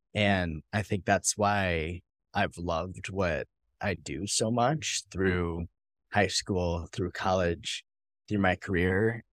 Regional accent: Cedarburg, Wisconsin, United States; For me, growing up in, I grew up in Cedarburg, Wisconsin. We affectionately called it the Cedar Bubble.

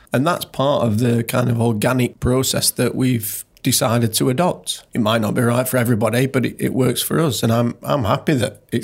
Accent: Yorkshire and the Humber, United Kingdom; I'm from Yorkshire.

